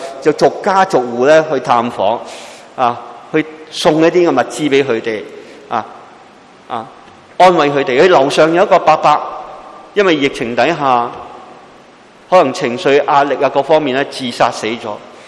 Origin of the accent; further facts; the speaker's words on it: Hong Kong; 同样今日我哋香港人好多移民到去外国嘅时候，人生路不熟